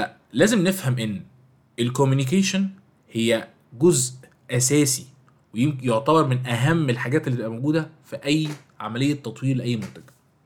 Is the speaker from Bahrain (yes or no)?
no; Egypt; ان انت النهاردة في عندنا في مصر كده ثقافة لطيفة جدا